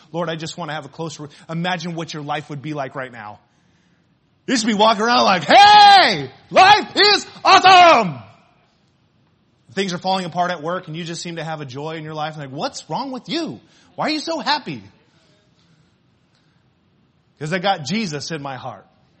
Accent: Ireland; Well, the only reason I did that is because of the way I grew up. It's because I'm Irish. We always blame our heritage, you know.

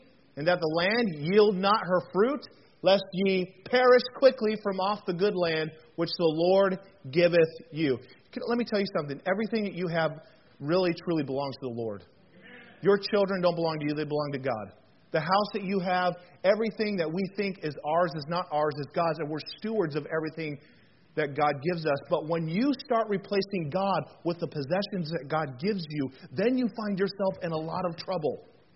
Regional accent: Arizona, United States; also born or lived in Las Vegas; now in Michigan, United States; I'm from Las Vegas. I'm from Arizona. I grew up in Arizona, lived in Las Vegas. I didn't know what grass was.

